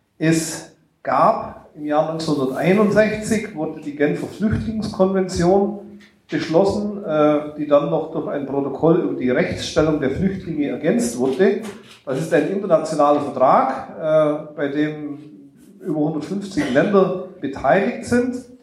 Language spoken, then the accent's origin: German; Lauingen, Bavaria, Germany; now in Mönchengladbach, Germany; Ich stamme ursprünglich aus Lauingen an der Donau in der Diözese Augsburg, habe dort lange Jahre gelebt und war auch mal in den 90er Jahren in der Asylarbeit aktiv. Und inzwischen wohne ich in Mönchengladbach.